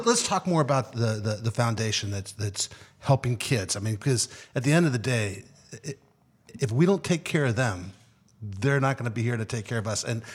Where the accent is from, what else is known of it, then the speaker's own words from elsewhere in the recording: West Coast, United States; Growing up on the West Coast, I am a 49ers fan of some sort